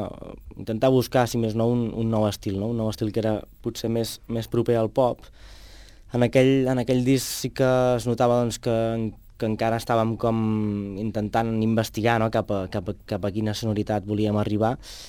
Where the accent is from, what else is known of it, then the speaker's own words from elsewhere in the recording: Sant Pere de Riudebitlles, Catalonia, Spain; Sí, de fet, jo vinc del Penedès, de Sant Pere de Riudebitlles, i sí, és un poble de 2.000 habitants